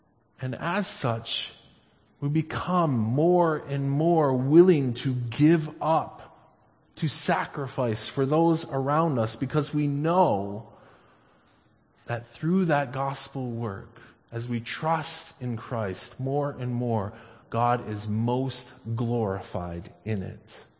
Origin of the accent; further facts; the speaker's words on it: Michigan, United States; moved away as an adult; now in Canada; But of course, I come from Michigan. Growing up there all my life until 5 years ago.